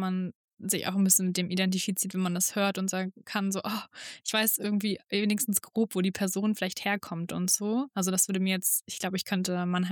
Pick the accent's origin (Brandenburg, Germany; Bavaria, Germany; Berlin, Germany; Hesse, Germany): Brandenburg, Germany; Cottbus; oh, woher kommst du nochmal … ? Und dann meinte ich so, na, aus Cottbus. Dann waren die so, krass, das hört man ja gar nicht.